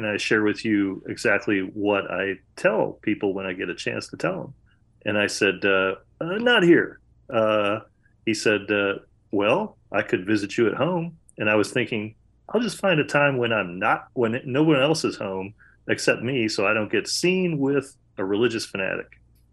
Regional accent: Liverpool, New York, United States; I grew up in Liverpool, New York, at the time the largest high school in New York State outside of the city boroughs.

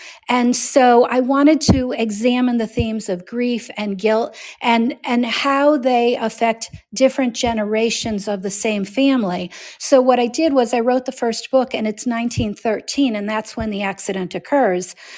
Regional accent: Scranton, Pennsylvania, United States; It's about Scranton. It takes place in my hometown. I love this area. It's rich with history, mining history in particular

